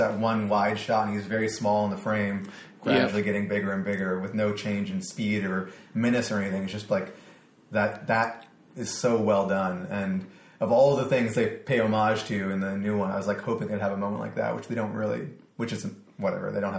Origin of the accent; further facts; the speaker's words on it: Wisconsin, United States; and also growing up in Wisconsin, like we all knew about Ed Gein